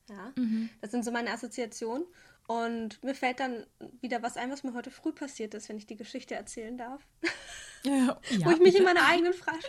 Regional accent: Bavaria, Germany; Und ich komme ja aus Franken, also da auch. Ich sitze auch jetzt wieder in Franken, da auch.

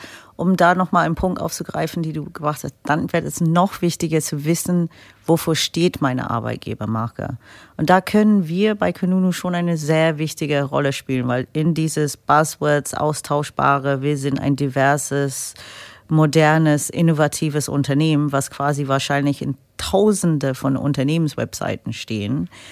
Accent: England, United Kingdom; Ich bin Engländerin

